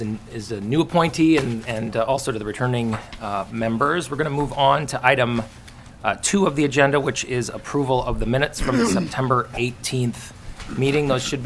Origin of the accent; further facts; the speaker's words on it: Burnsville, Minnesota, United States; I am from Burnsville, also from the 2nd Congressional District.